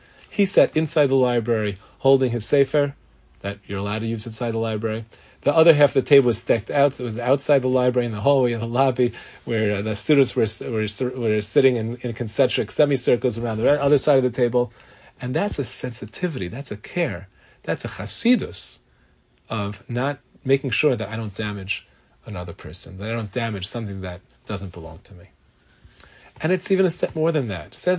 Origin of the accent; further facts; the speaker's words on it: Brooklyn, New York, United States; You know, I grew up in Brooklyn. So in Brooklyn, you have to parallel park. It's part of being a Brooklynite is parallel parking.